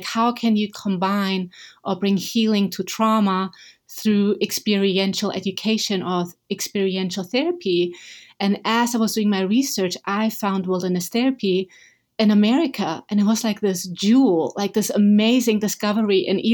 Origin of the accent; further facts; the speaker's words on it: Augsburg, Bavaria, Germany; I'm from Germany, from a city called Augsburg. It's in southern Germany. It's 2,000 years old. It's absolutely beautiful with lots of history. You can still see remainders from the Roman time and just absolutely beautiful.